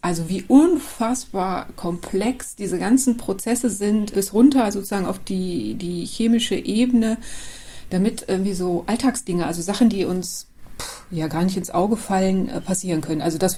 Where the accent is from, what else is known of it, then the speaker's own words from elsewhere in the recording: North Rhine-Westphalia, Germany; Ich bin im Ruhrgebiet groß geworden, mitten in der Stadt. Und das ist natürlich erstmal weit weg vom Meer.